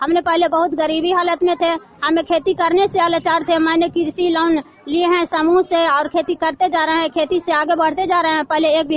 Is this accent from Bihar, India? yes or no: yes; Kela Bigha, Bihar, India; मैं शिव गुरु जीविका के अध्यक्ष हूं और पोस्ट तेलहाड़ा जिला नालंदा के मैं रहने वाली हूं।